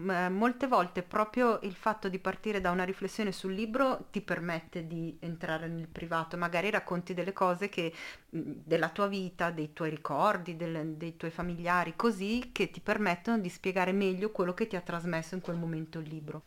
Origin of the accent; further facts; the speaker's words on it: Sardinia, Italy; io mi ci ritrovo proprio come origini, essendo sarda, riconosco quei luoghi